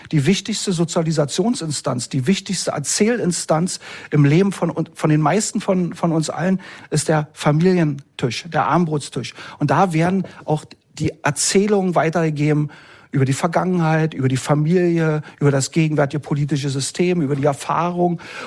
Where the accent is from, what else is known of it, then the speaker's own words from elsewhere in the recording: Berlin, Germany; ich bin irgendwie, man hört's ja auch, ich bin Berliner.